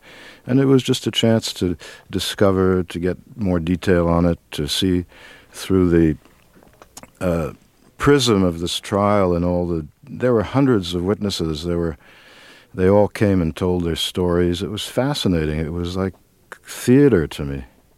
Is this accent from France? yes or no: yes; Paris, Île-de-France, France; You see, I'm originally French, and I grew up in Paris